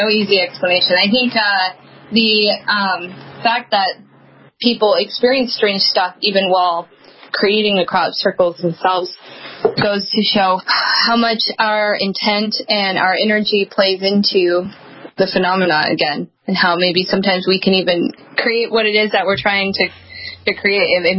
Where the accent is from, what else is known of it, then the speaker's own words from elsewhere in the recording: Montana, United States; I grew up in Montana, and the only exposure I had to crop circles were ones that everyone was fairly certain kids were doing in the field.